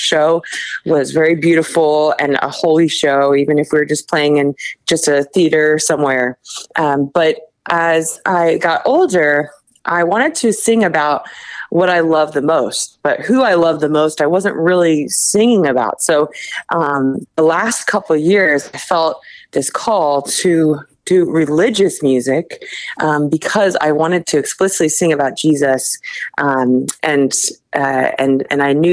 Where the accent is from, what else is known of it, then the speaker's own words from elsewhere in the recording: Virginia, United States; So I grew up in Virginia, and played at a lot of churches and little festivals, grew up playing bluegrass music with my family.